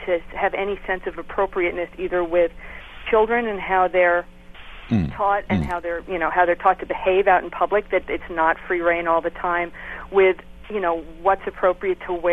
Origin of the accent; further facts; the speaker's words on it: Long Island, New York, United States; You know, I was raised in Long Island.